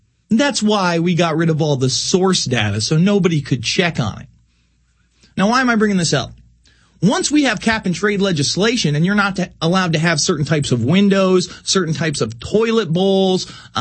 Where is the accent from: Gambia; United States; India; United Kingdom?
United States; Fort Plain, New York; Today, in my hometown of Fort Plain, New York, in upstate New York